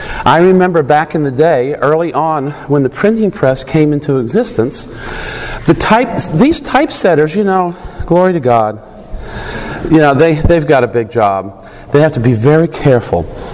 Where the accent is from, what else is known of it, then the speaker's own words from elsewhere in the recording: Richmond, Virginia, United States; I'm from Richmond, Virginia.